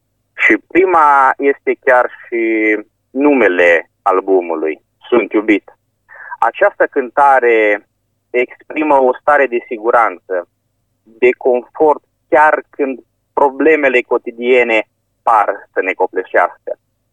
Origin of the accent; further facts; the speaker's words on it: Suceava, Suceava County, Romania; Exact. Eu sunt din Suceava.